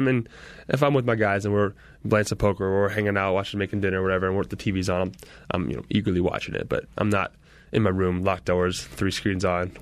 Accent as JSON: {"language": "English", "town": "Seattle", "region": "Washington", "country": "United States", "tie": "born or raised there", "said": "growing up in Seattle and working out with all those same guys through high school"}